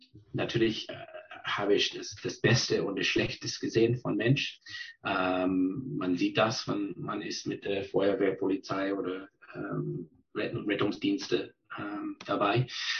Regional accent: British Columbia, Canada; German is a second language; moved away; Ja, ich bin geboren in British Columbia, groß geworden auf Vancouver Island, da studiert, habe mein Gymnasium gemacht, Abitur und dann studiert.

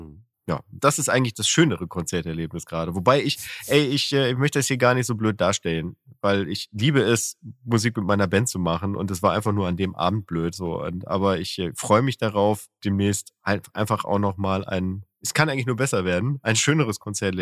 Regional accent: North Rhine-Westphalia, Germany; Und ich bin ja geborener Ostwestfale, ne?

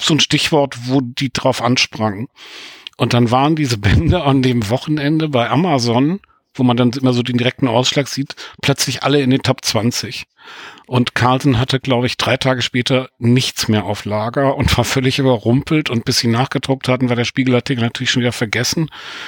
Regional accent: Hamburg, Germany; als Hamburger

